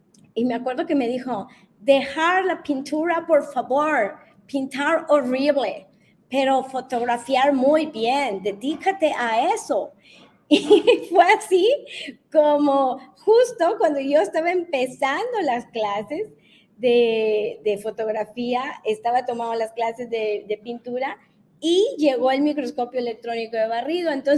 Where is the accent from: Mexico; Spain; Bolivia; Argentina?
Mexico; Mis tonos son muy mexicanos. Soy muy mexicana, amo mucho mi México maravilloso.